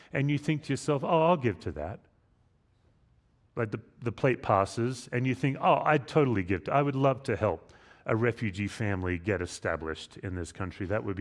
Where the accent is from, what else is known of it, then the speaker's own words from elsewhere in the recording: Australia; now in Laos; But as an immigrant, when I meet another Australian, we talk about home. We go right to it.